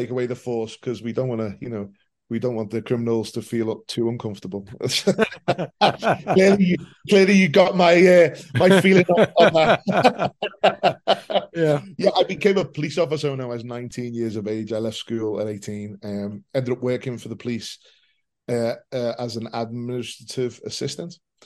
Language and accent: English; Liverpool, North West England, United Kingdom; So I'm born and bred in Liverpool.